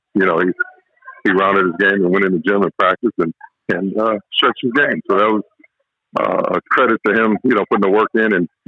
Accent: Texas, United States; and growing up in Texas, you know, it's a football state.

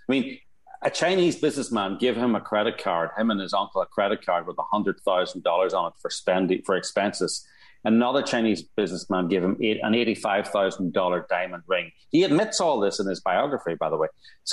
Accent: Ireland; … and I, as people can probably hear, we're Irish. We can't be making fun of addicts because alcoholism is our national sport.

